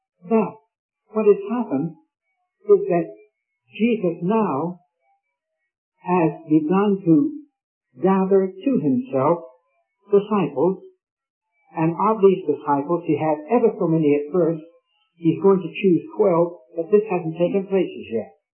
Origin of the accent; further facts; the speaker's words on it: Raleigh, North Carolina, United States; When I was born and brought up in Raleigh